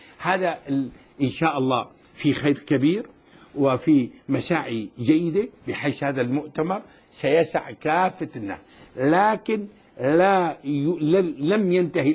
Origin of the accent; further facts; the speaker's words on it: Syria; هذا أمر معروف عندنا بالشام، ما في عنصريات.